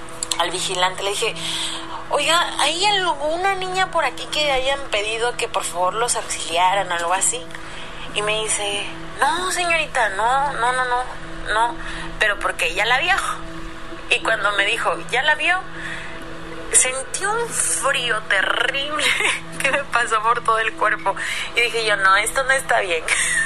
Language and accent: Spanish; Mexico City, Mexico; moved away; ya no estaba en Ciudad de México, ya no estaba en mi país